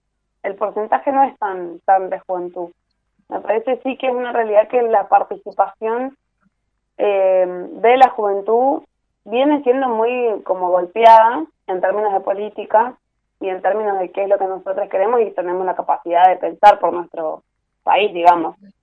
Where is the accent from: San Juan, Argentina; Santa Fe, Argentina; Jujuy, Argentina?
San Juan, Argentina; Sí, soy sanjuanina. De chiquita